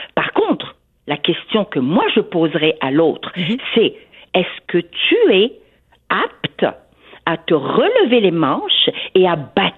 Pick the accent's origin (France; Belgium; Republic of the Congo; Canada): Canada; Quebec; qui on est, nous, au Québec